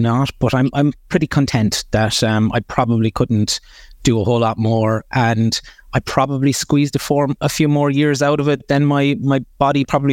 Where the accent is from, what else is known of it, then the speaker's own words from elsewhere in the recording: Bennettsbridge, County Kilkenny, Ireland; I was born in Kilkenny Hospital, right in the middle of Kilkenny City, and at the time my parents were living just on the border between Bennett's Bridge and Dainsfort.